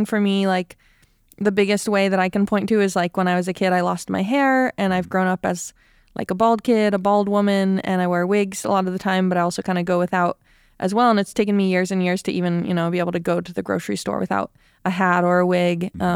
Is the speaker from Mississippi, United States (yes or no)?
no; Palo Alto, California, United States; I grew up in Palo Alto, even just growing up there and like playing the banjo and playing in a bluegrass family band, like that was also very weird.